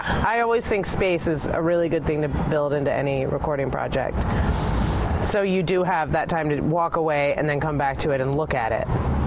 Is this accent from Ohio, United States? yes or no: no; Detroit, Michigan, United States; now in New York, United States; You know, Detroit's my hometown. Right. I definitely feel a sense of that is where I come from.